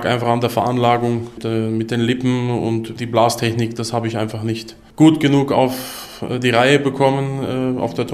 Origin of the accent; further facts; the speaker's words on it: Osthofen, Rhineland-Palatinate, Germany; ich bin aufgewachsen in Osthofen, das liegt bei Worms oder Großraum Mannheim. Bin da in die Schule gegangen